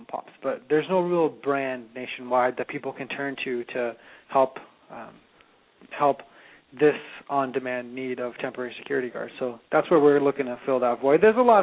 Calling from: Los Angeles, California, United States; Oh, we're actually calling from Los Angeles.

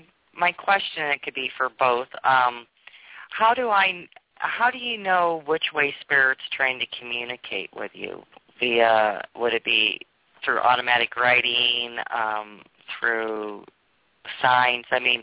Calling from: Iowa, United States

